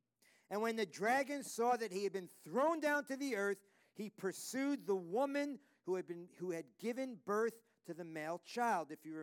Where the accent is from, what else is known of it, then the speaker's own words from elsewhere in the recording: New York City, New York, United States; 22 years growing up in New York City, you can accumulate a lot of sin.